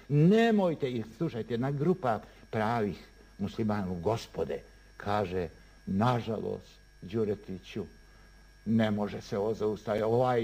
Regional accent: Montenegro; nikad u životu nisam sebe predstavio kao Crnogorca, uvijek sam bio Srbin iz Crne Gore.

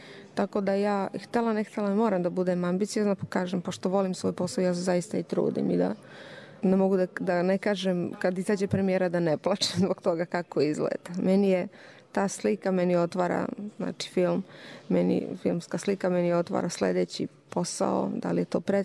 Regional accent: Požega, Šumadija and Western Serbia, Serbia; Pa ja naravno nikad ne zaboravljam odakle sam. Ja sam iz Užičke Požege.

